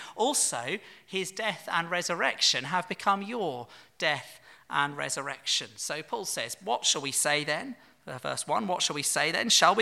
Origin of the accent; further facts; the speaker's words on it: England, United Kingdom; And yet their story, as an Englishman, is my story.